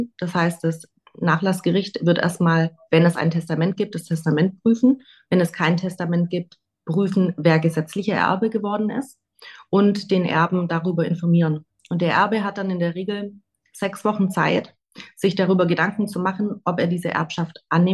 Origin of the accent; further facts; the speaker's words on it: Stuttgart, Baden-Württemberg, Germany; ich bin 36 Jahre alt, gebürtig aus Stuttgart